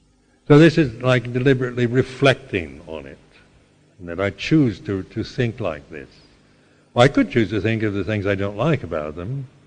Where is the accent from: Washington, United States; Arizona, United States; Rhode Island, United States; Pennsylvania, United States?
Washington, United States; Seattle; being born in on the West Coast, nice place like Seattle, you know, a pleasant enough place to live and grow up